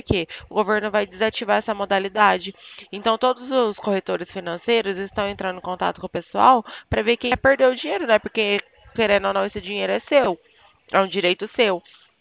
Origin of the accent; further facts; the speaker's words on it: Bebedouro, São Paulo, Brazil; Oh, eu sou de Bebedouro.